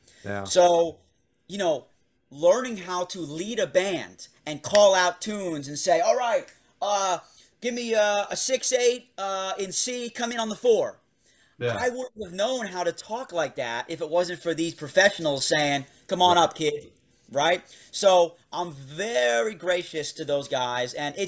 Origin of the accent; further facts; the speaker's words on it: Pennsylvania, United States; born there; I didn't realize until I moved away from the Lehigh Valley that I happened to be born in this very interesting little oasis of talent that is so unusual